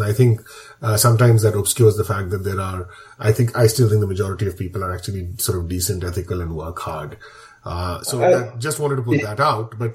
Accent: India; whether it's conversations that, people have, as Indians or as Indian origin, people, we talk about, everything that's wrong with India

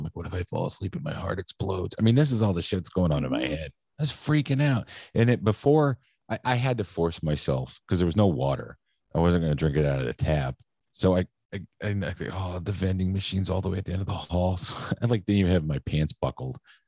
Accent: Mansfield, Pennsylvania, United States; so I could go visit my aunt and uncle in Pennsylvania, where Jeff and I grew up in Mansfield.

